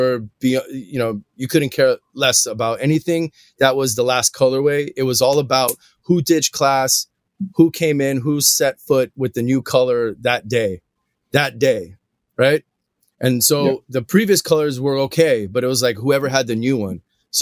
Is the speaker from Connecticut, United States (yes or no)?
no; Hawthorne, California, United States; I grew up in Hawthorne, California. Shout out to everybody from the South Bay, you know, all through Inglewood, Market Street, through Compton Indoor, which is gone.